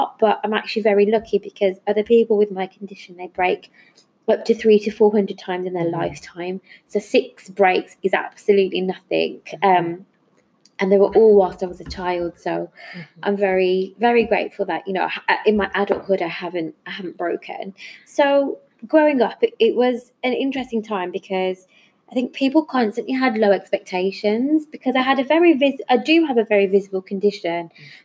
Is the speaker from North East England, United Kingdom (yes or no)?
no; Birmingham, West Midlands, United Kingdom; now in London, United Kingdom; It was my grandparents that first came to the UK. So I'm from Birmingham and I'm a very proud Brummie. That's what we call people from Birmingham. but I now live in London for work. And I was brought up in quite a tight-knit Asian community.